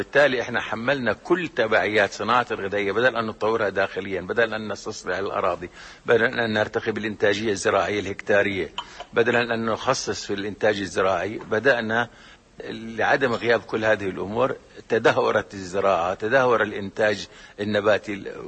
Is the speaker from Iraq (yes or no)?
yes; Iraq; طب إحنا بالإمكان بالنسبة للمزارع السمكية اللي عندنا بالعراق